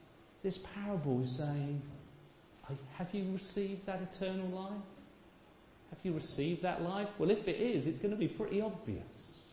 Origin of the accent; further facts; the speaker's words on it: England, United Kingdom; I'm too English.